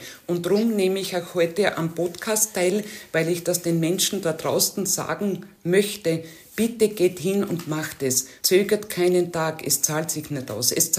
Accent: Austria; now in Germany; Ich bin nicht in Österreich, in meiner Heimat, ich bin in Deutschland.

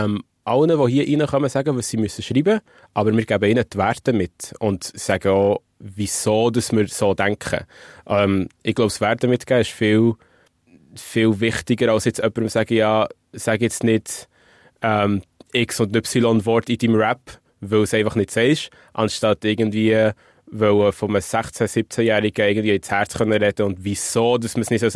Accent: Switzerland; als Schweizer Rapper wird man ein bisschen belächelt

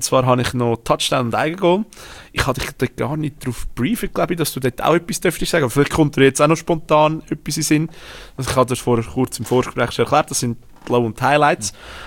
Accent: Switzerland; Ja, also wenn ich als Schweizer muss, sage ich

